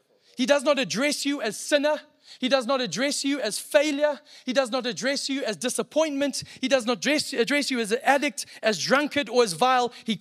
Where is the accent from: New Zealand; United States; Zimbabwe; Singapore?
Zimbabwe; Now, I am from Zimbabwe and Zimbabweans, we apologize for apologizing.